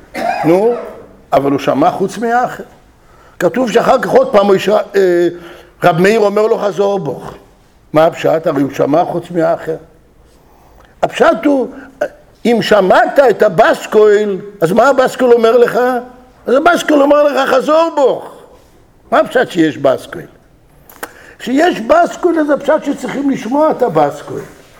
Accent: Jerusalem, Jerusalem District, Israel; אני בא מירושלים

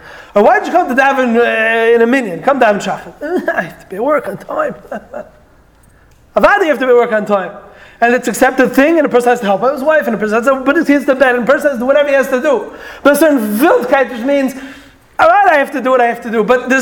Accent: Miami, Florida, United States; In America, you know, I grew up in Miami, right? I grew up in Miami

